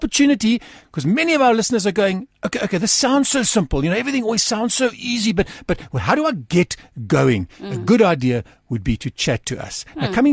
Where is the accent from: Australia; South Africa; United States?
South Africa; Port Elizabeth, Eastern Cape; I come from Port Elizabeth.